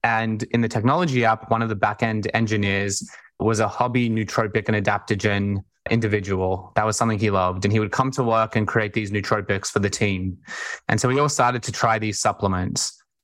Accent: Sydney, New South Wales, Australia; accent: Australian; I grew up in Sydney, Australia, hence the accent.

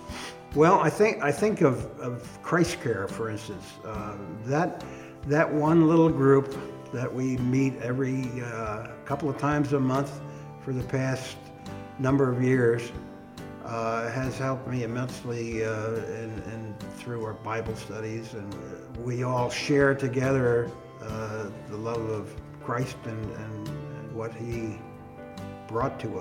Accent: Newton, United States; I think back through my life growing up in Newton, just down the street from here on the corner, Ryerson and Main

